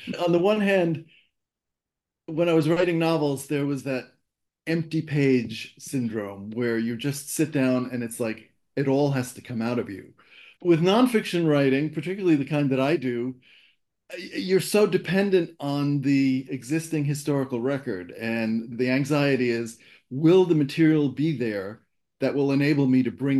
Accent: Fort Lee, New Jersey, United States; I grew up in Fort Lee, New Jersey, which is right across the river from New York.

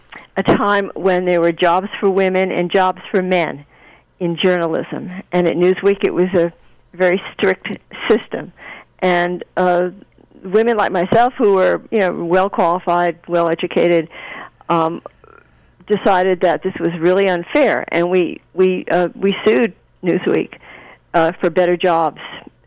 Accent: Providence, Rhode Island, United States; I'm from Providence, and it was my first job after college.

